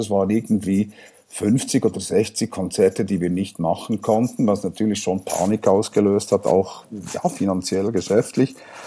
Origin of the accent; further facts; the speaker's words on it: Thun, Bern, Switzerland; born there; ich bin gebürtiger Thuner, Thun in Bern … das ist ein urbernisches Geschlecht und bin im Emmental heimatberechtigt